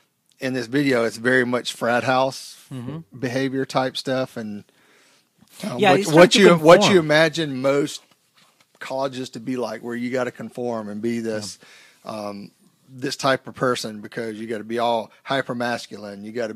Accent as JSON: {"language": "English", "region": "the South", "country": "United States", "tie": "born or raised there", "said": "because where I grew up in the South, that was a main thing."}